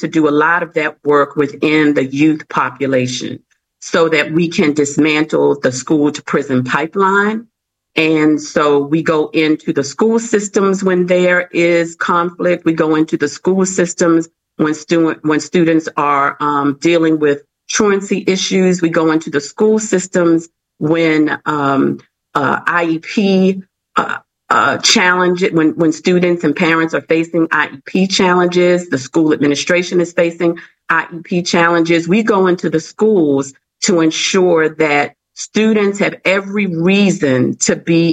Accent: Washington, District of Columbia, United States; now in Prince George's County, United States; I'm from Washington, D.C., second generation Washingtonian, which I know is kind of rare. I've been in Prince George's County for 23 years

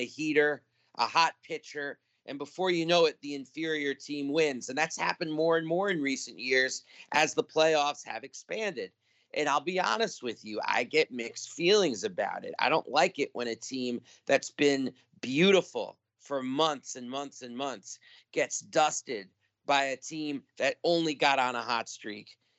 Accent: New York City, New York, United States; I grew up in New York City. My dad was a Brooklyn Dodgers fan growing up.

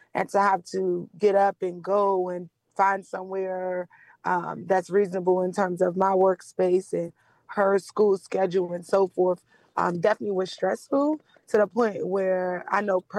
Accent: Washington, District of Columbia, United States; So again, I am also born and raised in Washington, D.C., Washingtonian.

